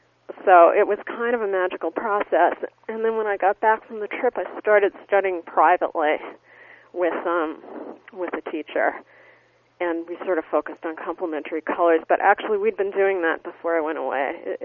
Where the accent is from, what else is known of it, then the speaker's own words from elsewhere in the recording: New York City, New York, United States; I'm from New York City originally, and for me, the attack on the Trade Center was was an attack on all of New York City and my hometown